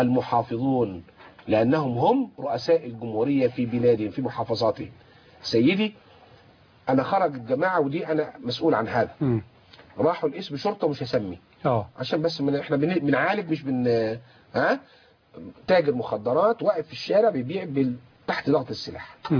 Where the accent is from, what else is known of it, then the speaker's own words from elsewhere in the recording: Egypt; إحنا كلنا مصريين.